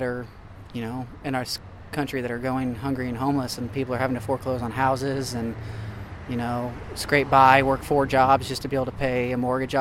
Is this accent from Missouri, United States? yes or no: yes; Kansas City, Missouri, United States; now in Eugene, United States; Kansas City.